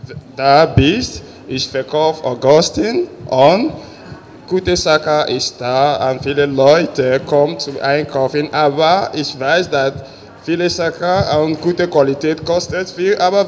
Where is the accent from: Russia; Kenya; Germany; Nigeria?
Nigeria; German is a second language; now in Austria; Ich komme aus Nigeria und 2 Jahre bin ich in Österreich und es gefällt mir.